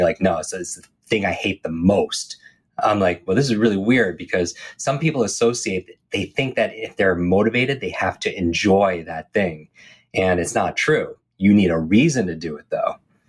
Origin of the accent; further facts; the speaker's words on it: Northeast, United States; I grew up in the Northeast. I despise the cold